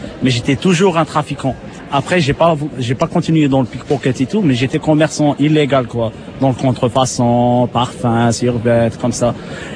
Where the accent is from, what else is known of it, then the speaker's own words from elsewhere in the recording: Oran, Oran Province, Algeria; now in France; C'était parce que moi, j'ai grandi en Algérie.